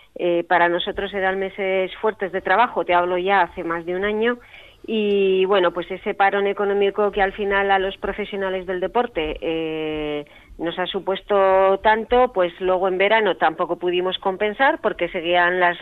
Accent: Bilbao, Basque Country, Spain; soy de Bilbao, del centro además, nací en Indautxu, pero bueno, pues levanté alas pronto, he viajado por muchos sitios, he vivido en muchos sitios en el mundo

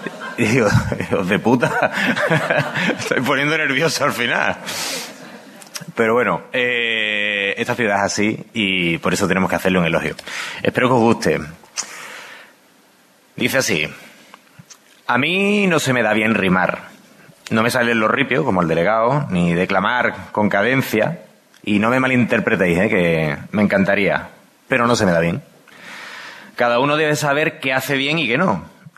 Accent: Seville, Andalusia, Spain; Yo soy objetivo, quiero ganar vuestra credibilidad y no soy un sevillano chauvinista.

